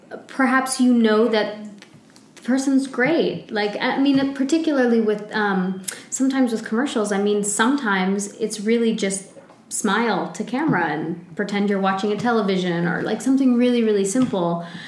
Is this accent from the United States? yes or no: no; Canada; he likes to make fun of me for being Canadian